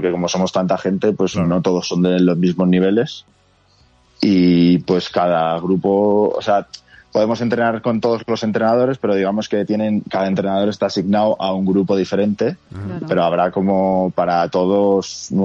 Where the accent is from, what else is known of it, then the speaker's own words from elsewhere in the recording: Majadahonda, Community of Madrid, Spain; Aunque yo soy de Madrid, de Majadahonda, pues mis padres desde muy jóvenes ellos iban allí porque tenemos una casa. En La Pinilla, y íbamos todos los fines de semana